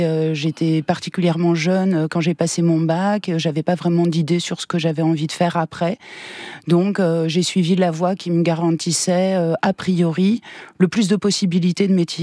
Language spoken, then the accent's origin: French; Paris, Île-de-France, France; Alors d'abord, moi je suis née effectivement à Paris et j'ai grandi à Paris. Donc j'étais vraiment une petite citadine jusqu'au bout des ongles.